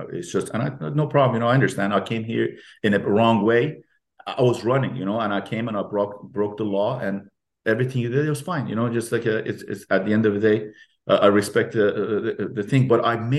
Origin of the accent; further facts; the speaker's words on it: Iran; English is a second language; now in United States; I come from Iran. I come from a different culture. And I've come here